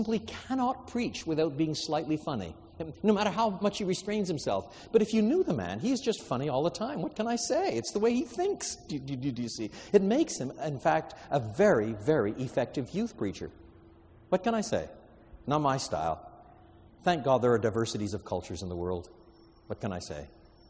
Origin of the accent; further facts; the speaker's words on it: Quebec, Canada; I was brought up in French Canada, so that despite all my English roots, I've got a certain sort of Latin side to me as well